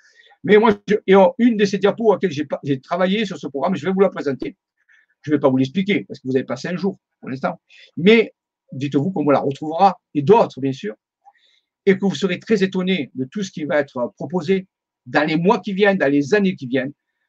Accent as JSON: {"language": "French", "town": "Marseille", "region": "Provence-Alpes-Côte d'Azur", "country": "France", "said": "je ne suis pas bon en anglais, je suis marseillais, vous le savez, donc je dis ce que je peux."}